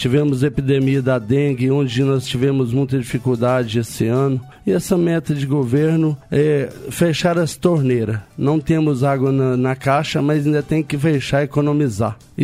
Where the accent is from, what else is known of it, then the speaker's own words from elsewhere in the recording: Lagoa Formosa, Minas Gerais, Brazil; Sou de Lagoa Formosa, Alto Paranaíba, Minas Gerais.